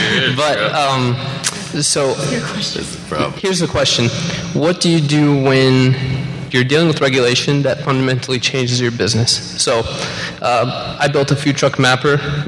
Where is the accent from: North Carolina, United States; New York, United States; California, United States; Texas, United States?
North Carolina, United States; from North Carolina.